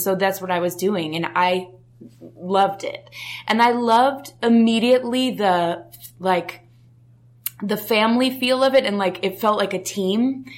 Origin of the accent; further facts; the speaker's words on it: Denver, Colorado, United States; Well, I grew up in Denver, Colorado, and I never thought about doing acting ever.